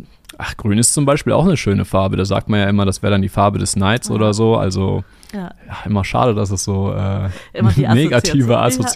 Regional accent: Düsseldorf, North Rhine-Westphalia, Germany; 5 Dinge, ja, ich bin Düsseldorfer.

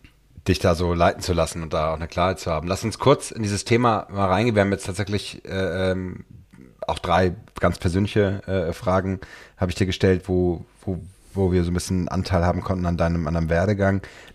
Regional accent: Hamburg, Germany; ich bin ja Hamburger

